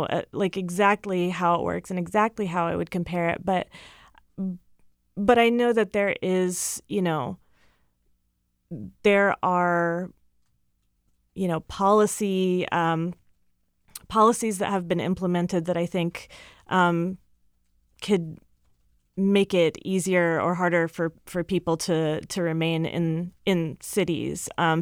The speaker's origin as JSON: {"language": "English", "region": "New Jersey", "country": "United States", "tie": "born or raised there", "moved": "as an adult", "lives_now": "Seattle, United States", "said": "I grew up in New Jersey, and so I came out here for graduate school in 2007"}